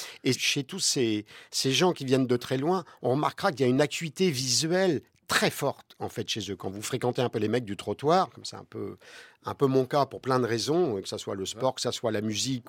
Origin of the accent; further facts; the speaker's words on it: Brittany, France; Moi, je suis quelqu'un qui vient de Bretagne, entre guillemets, mais enfin qui vient d'un port, c'est-à-dire déjà d'un endroit où ça brasse quand même